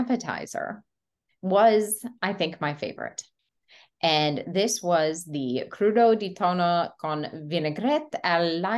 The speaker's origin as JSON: {"language": "English", "region": "Ohio", "country": "United States", "said": "I am not Italian. I'm from Ohio. My accent will stink, so bear with me."}